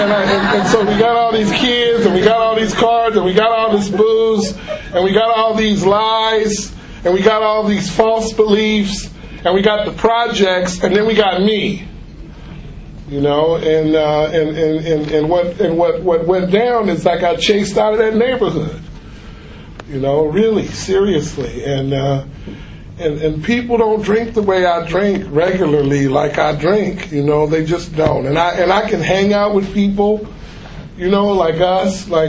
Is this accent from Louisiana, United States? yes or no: no; Watts, California, United States; I grew up in Watts. I am from Watts. I mean, I sound like I'm from Watts, but I am. I am from Watts. I went to school in the San Fernando Valley for 6 years.